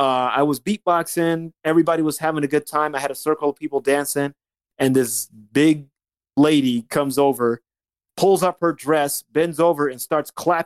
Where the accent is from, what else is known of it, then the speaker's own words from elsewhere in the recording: California, United States; also born or lived in Las Vegas; now in New York, United States; I moved to New York from Vegas, originally from California, moved to Vegas in 1996. And then I moved to New York by myself in 2011 to pursue my career